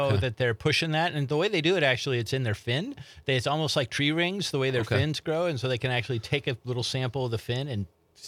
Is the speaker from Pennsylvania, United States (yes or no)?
no; Iowa, United States; now in Oshkosh, United States; So, I'm actually from Iowa, so I moved up north when I, 25 years ago, and I came to Oshkosh